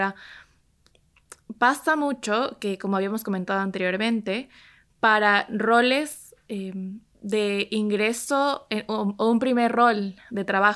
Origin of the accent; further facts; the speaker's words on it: Ecuador; en mi caso, en mi país, ya de por sí el contexto laboral para jóvenes y para jóvenes mujeres